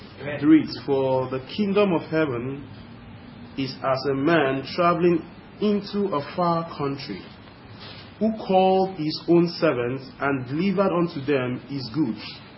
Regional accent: Nigeria; I hope you can understand my accent. I know I'm a Nigerian.

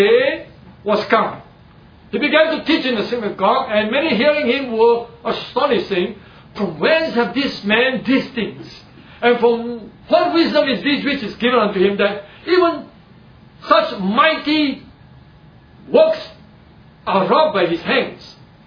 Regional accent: Singapore; I live here in Singapore, I'm a Singaporean. But I'm a Choa Chu Kangite.

